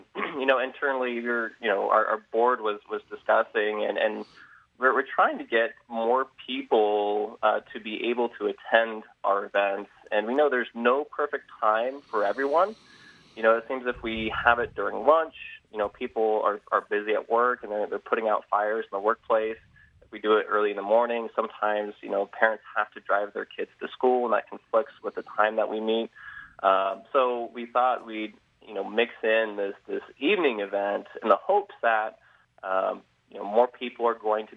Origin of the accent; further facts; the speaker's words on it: Sacramento, California, United States; we're all from Sacramento